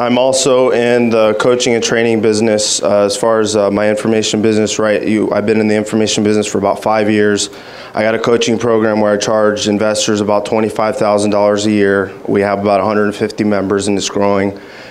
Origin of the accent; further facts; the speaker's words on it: Naples, Florida, United States; I'm from Naples, Florida.